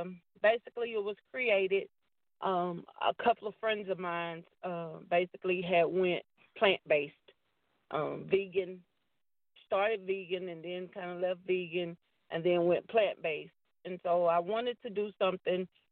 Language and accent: English; Houston, Texas, United States; I am from Houston, Texas, Acres home, born and raised.